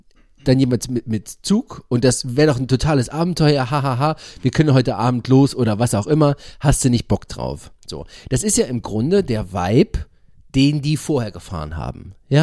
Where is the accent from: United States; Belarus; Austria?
United States; German is a second language; es ist schon gut, dass ich nicht alleine als Amerikaner hier bin.